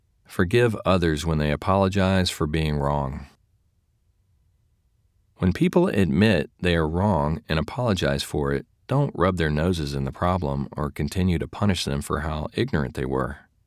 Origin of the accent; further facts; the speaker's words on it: Louisiana, United States; now in Seattle, United States; I am originally from Louisiana, where the population is much less diverse, 62% white, 32% black, and the other 6% other.